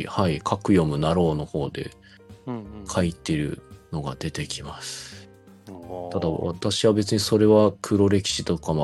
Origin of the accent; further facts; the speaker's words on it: Osaka, Japan; まあ生まれも育ちも大阪ですね。